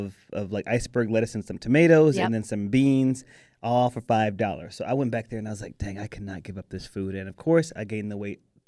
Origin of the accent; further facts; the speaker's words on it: the South, United States; we're here in Texas, and I grew up in the South too. So we've got the Mexican food, we got soul food. We love flavor here in the South.